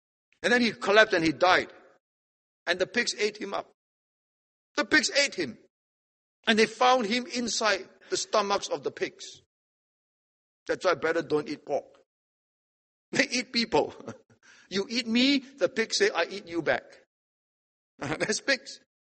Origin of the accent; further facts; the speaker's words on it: Singapore; are you from Singapore? I say, yes. We are from Singapore.